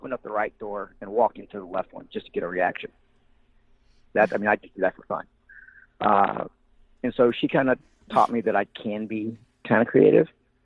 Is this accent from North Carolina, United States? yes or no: no; Evansville, Indiana, United States; And they got to me and I said, oh, I'm from Evansville.